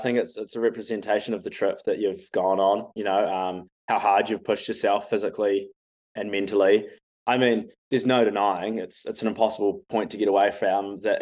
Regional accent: Auckland, New Zealand; Growing up in Auckland, it was pretty hard to be a hunter

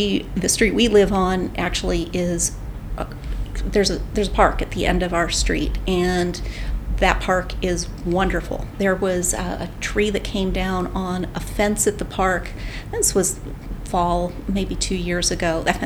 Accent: Pennsylvania, United States; now in Mount Lebanon, United States; I know where we live. I grew up in Western Pennsylvania. But I grew up south of Erie.

